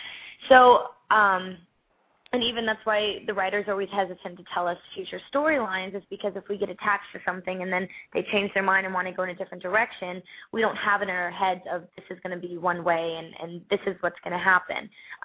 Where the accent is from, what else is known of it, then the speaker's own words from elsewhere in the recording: Orlando, Florida, United States; I have family there. I'm close to where I grew up. I grew up in Orlando, Florida.